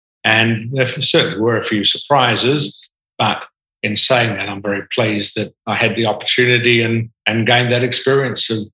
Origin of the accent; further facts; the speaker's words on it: Perth, Western Australia, Australia; I was born in Perth and went to school here.